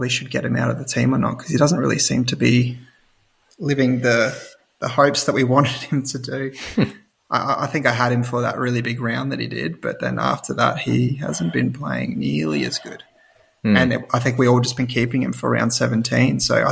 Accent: Queensland, Australia; as a Queenslander, hoping Queensland would win

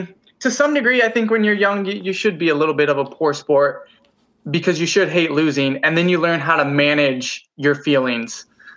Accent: Fresno, California, United States; Yeah, I grew up in Fresno, California, which is where I'm at now. So in the United States here.

